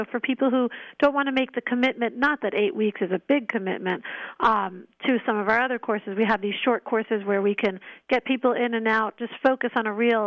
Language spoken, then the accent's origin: English; Manhattan, New York, United States; We are, but not driving in it.